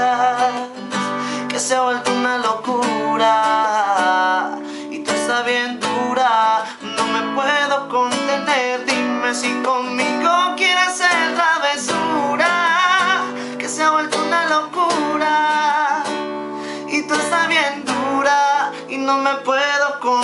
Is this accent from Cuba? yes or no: no; Medellín, Antioquia, Colombia; Hola amigos … soy de Medellín, Medellín, Colombia